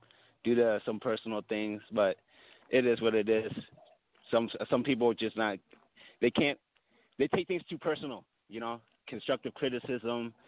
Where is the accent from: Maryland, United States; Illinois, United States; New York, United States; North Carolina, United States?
Maryland, United States; Baltimore; also born or lived in Vancouver, United States; Well, originally I was born in Vancouver, Washington, but I grew up in Baltimore, Maryland.